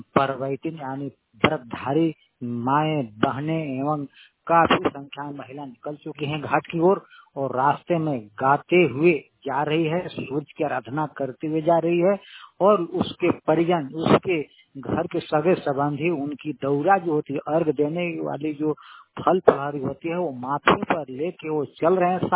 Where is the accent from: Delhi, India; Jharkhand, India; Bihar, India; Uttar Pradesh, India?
Jharkhand, India; Tubera; मैं झारखंड के पलामू डिस्ट्रिक्ट से हूँ। हमारा गांव तुबेरा है।